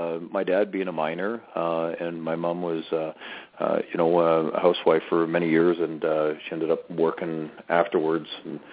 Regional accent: Sudbury, Ontario, Canada; in Kingston and in my hometown of Sudbury

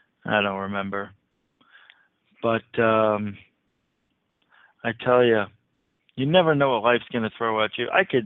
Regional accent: Phoenix, Arizona, United States; being that I'm from the Phoenix area.

